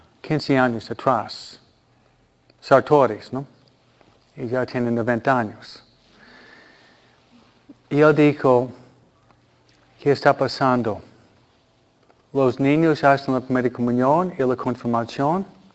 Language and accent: Spanish; Michigan, United States; born there; Yo nací aquí. Ah, no en California, sino nací en Michigan, no Michoacán